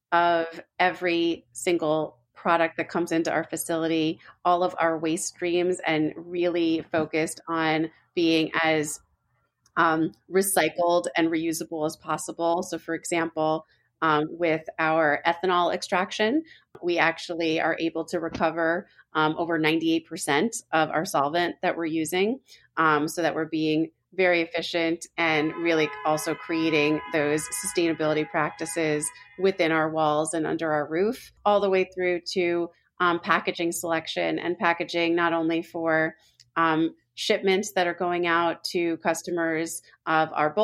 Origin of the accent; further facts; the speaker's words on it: New York, United States; Especially I'm a New Yorker.